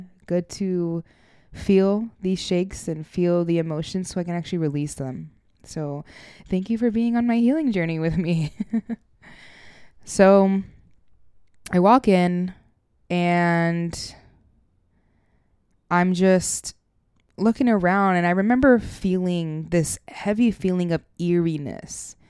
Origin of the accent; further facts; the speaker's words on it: Hollywood, Florida, United States; And growing up in Fort Lauderdale, Hollywood to be specific, I had this best friend.